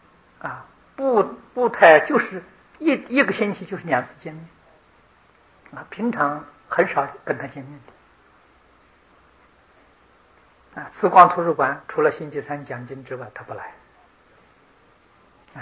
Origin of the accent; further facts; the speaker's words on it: China; 20岁以上，我们中国人家成年了。